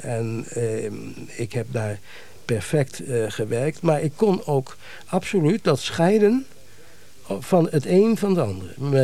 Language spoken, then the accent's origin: Dutch; Amsterdam, North Holland, Netherlands; en ik ben een Amsterdammer